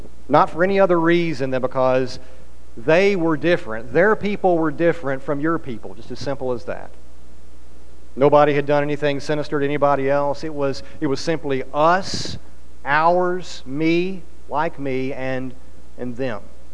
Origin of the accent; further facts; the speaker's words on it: Tennessee, United States; I grew up in Middle Tennessee, close to Nashville.